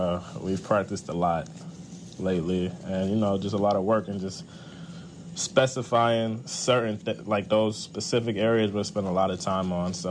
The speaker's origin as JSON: {"language": "English", "town": "New York City", "region": "New York", "country": "United States", "said": "I come from New York, the Bronx, where things just aren't handed to you."}